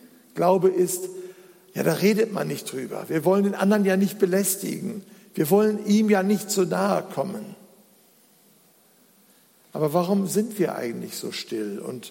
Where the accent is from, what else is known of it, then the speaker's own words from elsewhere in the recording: Duisburg, North Rhine-Westphalia, Germany; Ich erinnere mich noch, ich komme aus Duisburg, wie der erste türkische Junge bei uns in die Grundschule kam.